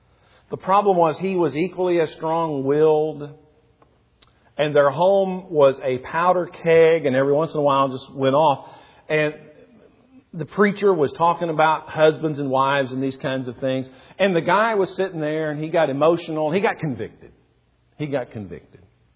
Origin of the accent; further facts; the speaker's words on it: the South, United States; I was in junior high school growing up in the South. I was in junior high school before I learned that the South lost the war.